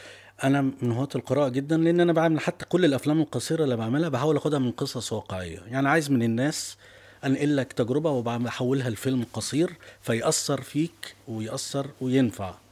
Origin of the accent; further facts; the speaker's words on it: Tanta, Gharbia, Egypt; مسجد عندنا في طنطا قدام البيت.